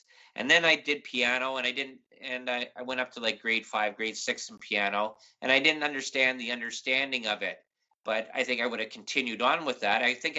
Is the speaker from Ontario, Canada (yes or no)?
yes; Toronto, Ontario, Canada; also born or lived in Thunder Bay; See, I was born in Thunder Bay, and then before I was 1, moved down to Toronto area because my dad got a job for Ontario Hydro.